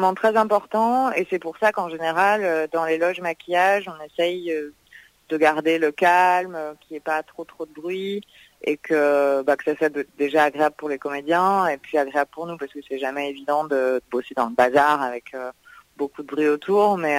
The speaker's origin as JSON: {"language": "French", "region": "Corsica", "country": "France", "said": "Donc faut savoir que moi, je suis originaire de Corse, je suis pas du tout de la région lyonnaise à la base."}